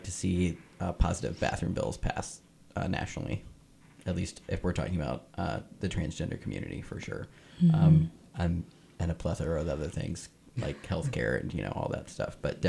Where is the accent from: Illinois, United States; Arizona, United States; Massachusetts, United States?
Illinois, United States; Bloomington; So I came from Unit 5 in Bloomington Normal